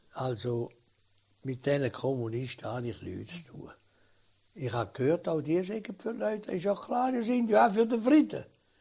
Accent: Switzerland; Und als Schweizer Politiker bin ich jetzt nur einmal verantwortlich, dass die Schweiz keinen Krieg überkommt.

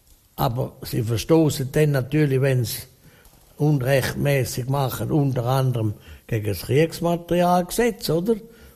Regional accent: Switzerland; das können wir Schweizer doch nicht. Für das sind wir Schweizer nicht gemacht.

